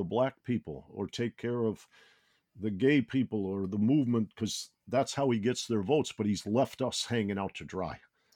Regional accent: Detroit, Michigan, United States; But like I said, you're from St. Louis. I'm from Detroit.

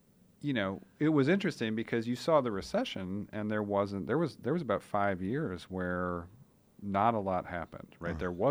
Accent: Nashville, Tennessee, United States; I grew up in Nashville, but we moved over there when Whitney got into Meharry

